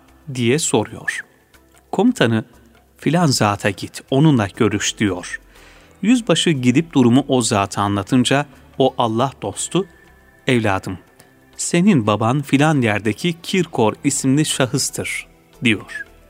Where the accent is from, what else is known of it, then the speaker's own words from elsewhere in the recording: Göynügören, Çankırı Province, Turkey; Bu fakir 1938 yılında Çankırı'nın Bayramören ilçesi Göynü Gören köyünde dünyaya gelmişim. Biz köylü olmamıza rağmen 300-400 yıllık şeceremiz kayıtlıdır.